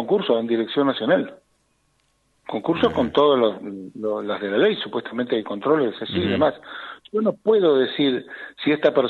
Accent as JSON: {"language": "Spanish", "country": "Argentina", "said": "Lo que digo es que somos argentinos"}